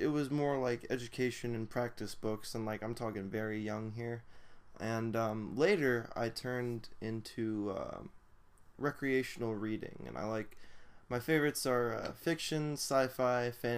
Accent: Virginia, United States; I'm from Northern Virginia. So I used to go to this Borders store in Fairfax City

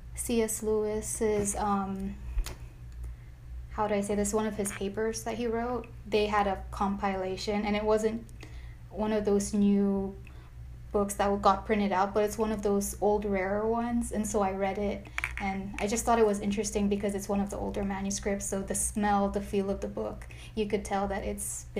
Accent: Rota, Northern Mariana Islands; also born or lived in Guam; now in Harrisonburg, United States; I'm from Rota, an island south of Guam.

